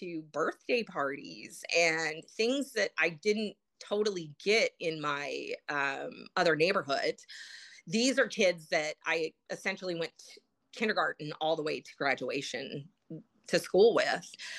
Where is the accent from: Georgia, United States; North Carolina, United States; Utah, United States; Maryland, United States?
Utah, United States; So growing up in Utah, Mormons, and not being a Mormon child in my adoptive family was very difficult.